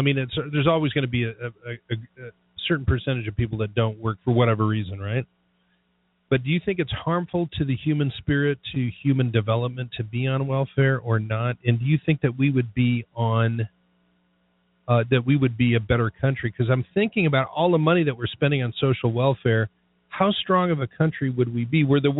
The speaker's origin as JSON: {"language": "English", "country": "Ireland", "said": "I'm fortunate that I didn't go through it myself, but especially being Irish."}